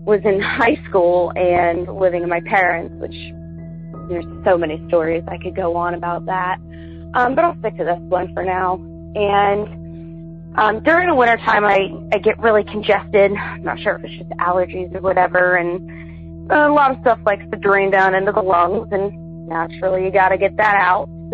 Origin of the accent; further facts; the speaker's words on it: Ohio, United States; I'm from Ohio